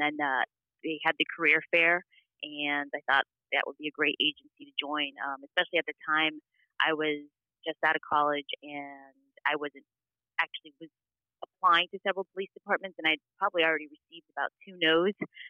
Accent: Miami, Florida, United States; also born or lived in Guatemala; Well, I was actually born in Guatemala. However, I grew up in the South Florida area, so I'm originally from Miami, Fort Lauderdale area.

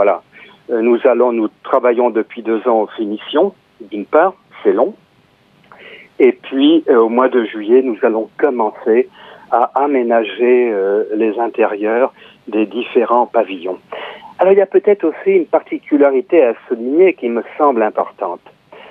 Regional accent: France; vous savez, souvent en France, c'est mon pays, je suis français

